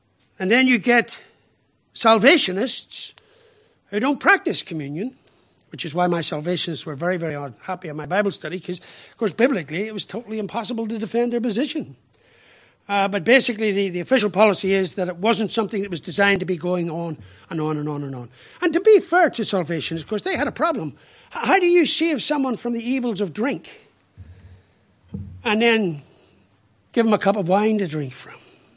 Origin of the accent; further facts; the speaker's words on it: Ireland; forgive me as an Irishman saying this